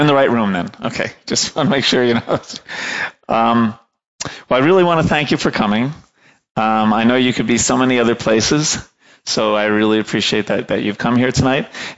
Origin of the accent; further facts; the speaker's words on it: India; we're familiar with Hindi, and we're familiar with a little Sanskrit, and we're from India.